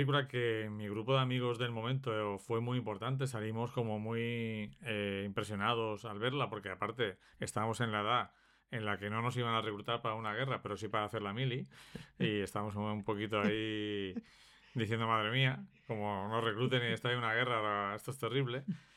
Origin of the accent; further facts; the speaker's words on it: Spain; Nosotros, como españoles, cuando vas a otros lugares y tal, la historia de que aquí se vive como en ningún sitio